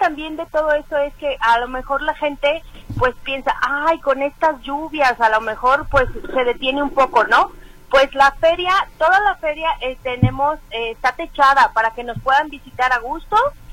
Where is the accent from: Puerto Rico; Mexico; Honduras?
Mexico; Artesanos, somos más de 40 y todos somos mexicanos.